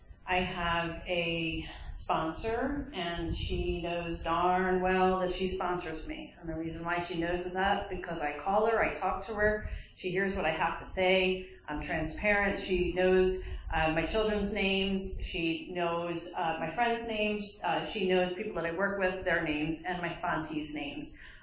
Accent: Marlton, New Jersey, United States; I'm from Voorhees, well, Marlton, New Jersey. It's my home group's the first 164 in Voorhees, New Jersey.

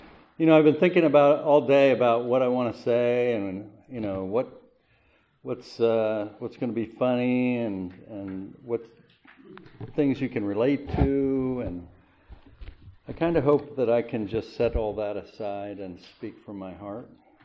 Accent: Doylestown, Pennsylvania, United States; I was born in Doylestown, Bucks County. I lived on a farm out back when there were farms outside of Doylestown.

